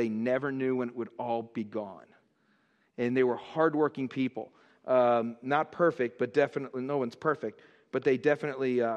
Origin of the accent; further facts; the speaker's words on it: Orlando, Florida, United States; also born or lived in North Miami; I was born in North Miami. They didn't have hospitals, not too many of them in Broward County at the time. And I was just a few months old when my dad and my mom packed me up and moved me to Orlando.